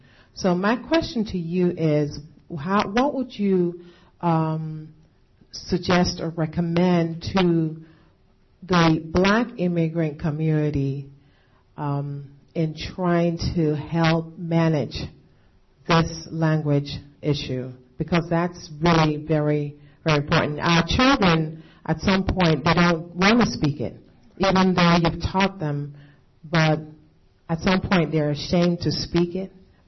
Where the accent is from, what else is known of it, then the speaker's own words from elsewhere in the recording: Alabama, United States; born there; also born or lived in Bozeman, United States / Nigeria; I was born here in Alabama, lived in Bozeman, then went back to Nigeria. And when I got there, I struggled to learn the Nigerian language so I can fit in there.